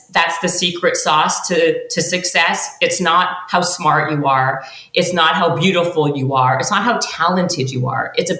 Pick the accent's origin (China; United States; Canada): Canada; I'm Canadian, so our version of MTV is called Much Music.